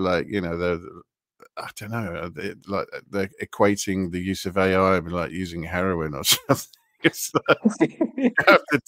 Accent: England, United Kingdom; You know, as an Englishman, I wish people would stop making Europe further away.

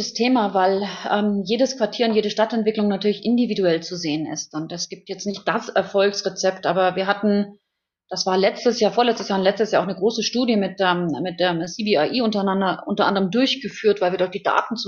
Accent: Bavaria, Germany; also born or lived in Switzerland; Ich bin in der Schweiz geboren, Bayern groß geworden.

